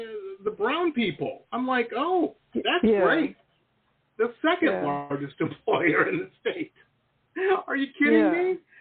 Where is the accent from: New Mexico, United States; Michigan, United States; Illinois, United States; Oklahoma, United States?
Michigan, United States; Detroit; I said, I grew up in Detroit.